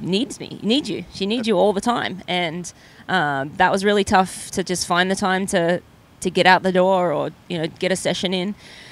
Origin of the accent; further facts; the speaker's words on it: Brisbane, Queensland, Australia; So, I grew up in Australia, in Brisbane and all of that. So it sort of helps that grew up in a hotter climate.